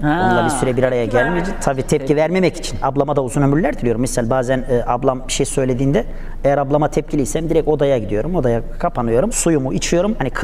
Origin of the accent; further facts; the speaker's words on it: Hatay, Turkey; Doğma büyüme Hataylıyım.